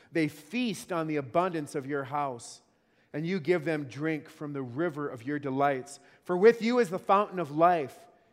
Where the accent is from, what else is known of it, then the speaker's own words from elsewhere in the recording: North Dakota, United States; When I grew up in North Dakota